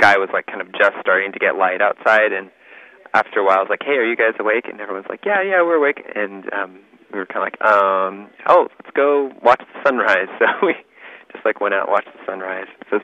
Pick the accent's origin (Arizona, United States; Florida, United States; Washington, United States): Washington, United States; Olympia; So I guess I would just say that we're from Olympia, which is a small town on the West Coast between Portland and Seattle.